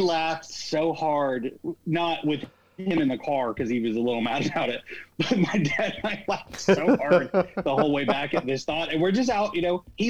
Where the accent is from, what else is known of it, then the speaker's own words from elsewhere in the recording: the South, United States; I'm originally from the South, and I know never to sit at the table with your hat on